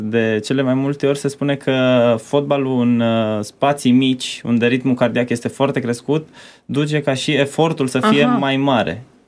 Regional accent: Timișoara, Timiș County, Romania; Eu sunt de la Timișoara.

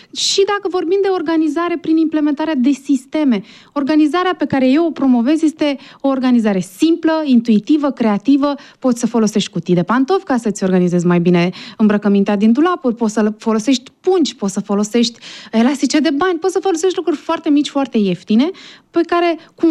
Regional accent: Romania; un sondaj național cu privire la obișnuințele noastre de organizare ca români

